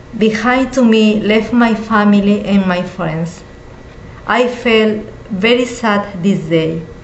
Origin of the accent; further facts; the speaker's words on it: Peru; English is a second language; now in United States; I am from Peru. I came to this country in February 15, 2004.